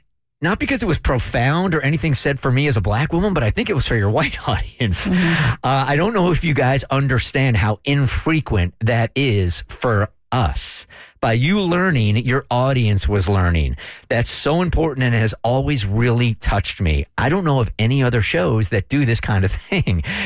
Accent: San Diego, California, United States; which is strange because I grew up in San Diego in a suburban city. We only had like one black dude in our entire school.

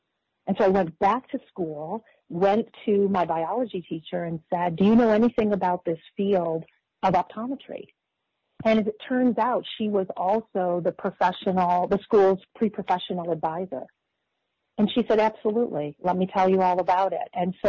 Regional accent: Greece, New York, United States; I grew up in Rochester, New York, and actually a town called Greece, New York, which sits right up on Lake Ontario.

